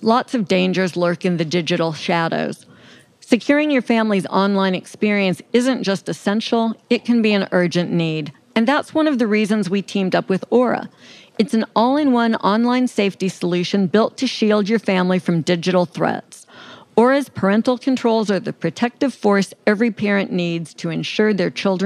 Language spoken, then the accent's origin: English; Alabama, United States; about what's going on in my home state, Alabama